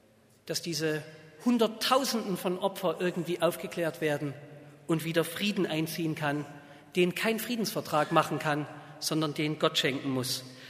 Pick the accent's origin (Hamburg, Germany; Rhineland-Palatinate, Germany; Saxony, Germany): Saxony, Germany; im heimatlichen Vogtland, da wo ich herkomme, auf dem Betzelberg bei Falkenstein